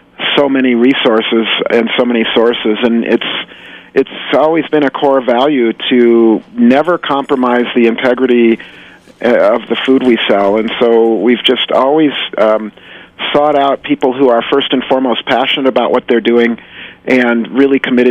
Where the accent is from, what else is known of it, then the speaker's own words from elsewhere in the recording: Chicago, Illinois, United States; an open-air market in a resort town between where I grew up in Chicago.